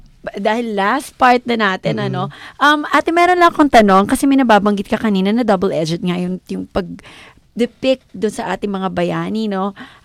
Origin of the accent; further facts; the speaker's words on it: Ilocos Region, Philippines; Favorite ko sa Ilocana ako.